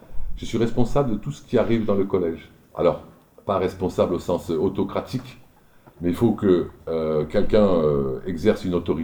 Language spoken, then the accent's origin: French; Auvergne-Rhône-Alpes, France; je suis de la Drôme. J'ai passé mon bac à Montélimar, par exemple.